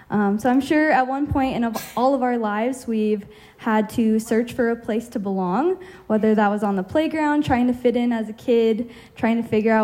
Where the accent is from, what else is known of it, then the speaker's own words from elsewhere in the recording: Arvada, Colorado, United States; now in Boulder, United States; I grew up here in Colorado, just down the street in Arvada, and I've been in Boulder for a month now